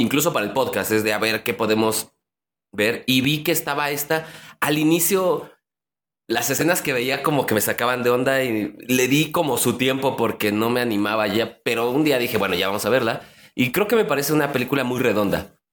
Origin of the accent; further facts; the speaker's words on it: Mexico City, Mexico; accent: chilango; así como los mexicanos de la Ciudad de México decimos que no tenemos acento